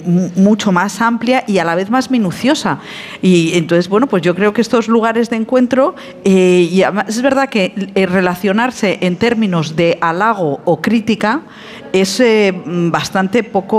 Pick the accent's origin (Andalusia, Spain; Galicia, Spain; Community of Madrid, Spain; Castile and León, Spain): Community of Madrid, Spain; Madrid; porque como periodista madrileña tenía un foco así